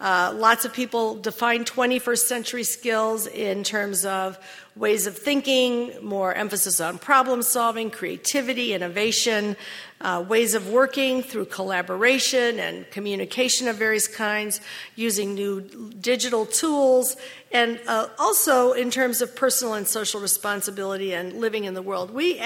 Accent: New York, United States; now in California, United States; I came here from New York State about 17 years ago. And you may know that New Yorkers have a reputation for being a little in your face.

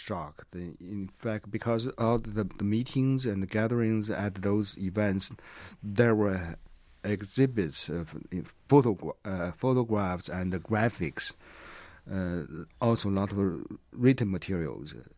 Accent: China; English is a second language; I remember we were brought to some mines in former Manchuria and the northeast part of China.

